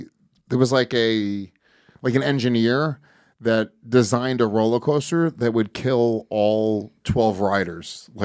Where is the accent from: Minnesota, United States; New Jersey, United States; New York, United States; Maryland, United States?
New Jersey, United States; born there; Yeah, I was born in Jersey.